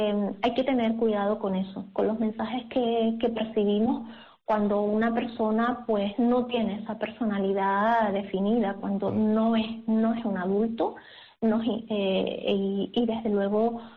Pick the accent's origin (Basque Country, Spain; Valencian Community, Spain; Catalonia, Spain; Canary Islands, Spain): Canary Islands, Spain; Valle Gran Rey; yo no soy de aquí, yo soy de La Gomera, de un pueblo muy bonito, de Valle Gran Rey.